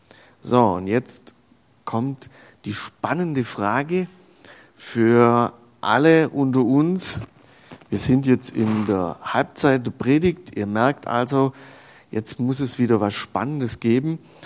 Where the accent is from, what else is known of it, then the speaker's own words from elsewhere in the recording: Baden-Württemberg, Germany; da wo ich herkomme, aus der Nähe von Ulm, das ist so Stuttgart-Ulm da oben